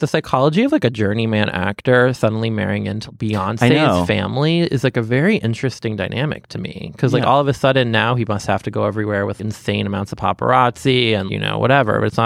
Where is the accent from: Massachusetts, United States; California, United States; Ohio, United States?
Massachusetts, United States; Boston; He went to UMass and I'm from Boston.